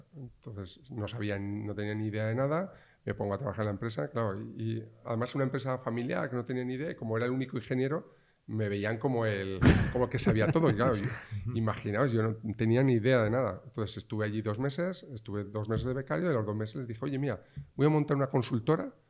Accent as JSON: {"language": "Spanish", "town": "Valencia", "region": "Valencian Community", "country": "Spain", "said": "Pues yo soy de Valencia, yo soy del 74, o sea, soy el viejo de la clase ya."}